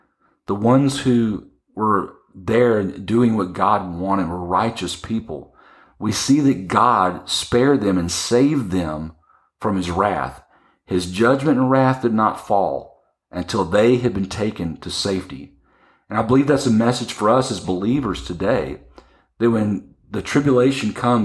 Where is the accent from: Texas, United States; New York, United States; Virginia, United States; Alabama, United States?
Texas, United States; Well, I grew up in Texas, and I grew up in other states. I've moved around quite a bit in my life.